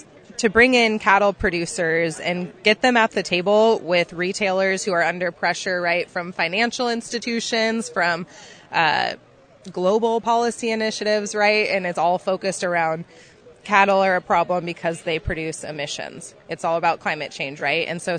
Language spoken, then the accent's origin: English; San Diego, California, United States; I grew up in San Diego.